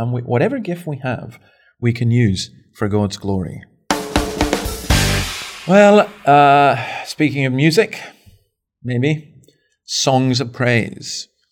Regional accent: Scotland, United Kingdom; Well, not in Scotland, not in my home country.

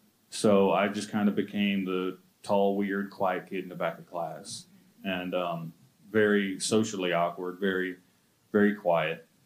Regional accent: Acworth, Georgia, United States; So me and my brother, we grew up in Cobb County, in a little area called Due West Ackworth. Went to Due West Elementary

